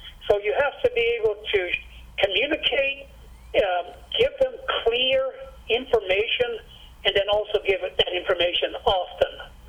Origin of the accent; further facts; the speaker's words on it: Macau; now in United States; I was born and raised in Macau, China